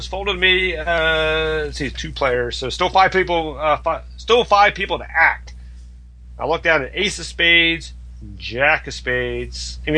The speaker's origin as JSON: {"language": "English", "town": "Cincinnati", "region": "Ohio", "country": "United States", "tie": "born or raised there", "said": "I was playing 1-2 cash game at the Horseshoe Casino in Cincinnati, my home state."}